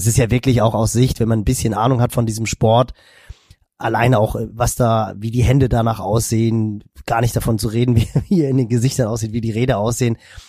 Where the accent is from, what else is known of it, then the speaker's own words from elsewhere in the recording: Hamburg, Germany; ich bin gleicher Jahrgang wie Jan Ulrich und als er hochgekommen ist in Hamburg, ich bin im Norden von Hamburg groß geworden